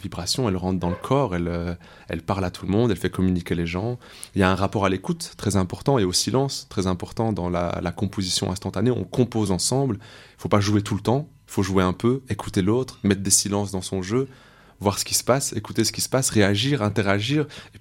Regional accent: Belgium; also born or lived in Morocco; now in Marseille, France; je viens de Belgique. Bon, je suis né au Maroc à la base. Je suis arrivé en Belgique à 6 ans, puis j'ai grandi en Belgique. Et je suis arrivé à Marseille depuis 2 ans

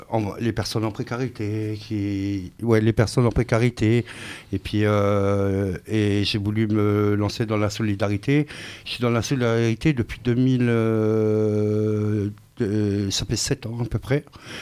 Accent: Marseille, Provence-Alpes-Côte d'Azur, France; J'ai grandi dans les quartiers nord de Marseille. Et je suis né là-bas, j'ai vécu toute ma vie pratiquement. Ouais. Donc je connais Marseille comme ma poche.

